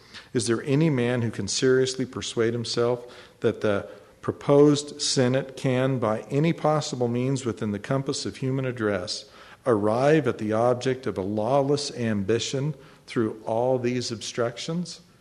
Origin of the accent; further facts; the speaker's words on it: Idaho, United States; When I was growing up in Idaho, the reaction to that would be, my ass.